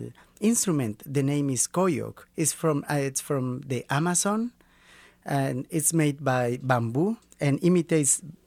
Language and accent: English; Bolivia; English is a second language; Yeah, I am from Bolivia.